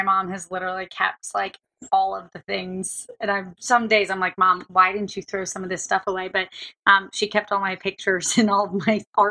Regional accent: Florida, United States; I'll start from the beginning. I grew up in Florida.

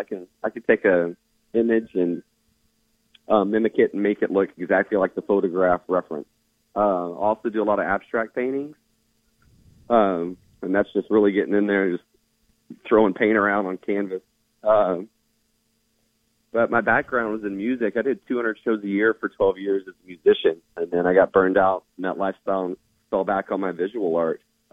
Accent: Houston, Texas, United States; also born or lived in Dallas, United States / Los Angeles, United States / Austin, United States; I grew up in Houston, high school in Dallas, and then I did 10 years in L.A., and then I opened my gallery in Austin, Texas in 2017, and then I just moved during COVID up here.

